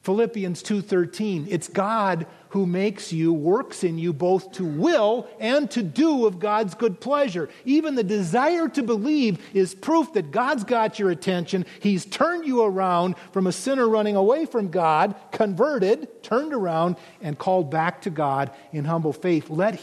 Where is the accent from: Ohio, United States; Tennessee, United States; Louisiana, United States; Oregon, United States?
Oregon, United States; Wasn't that the question of the gunman in Roseburg? My home state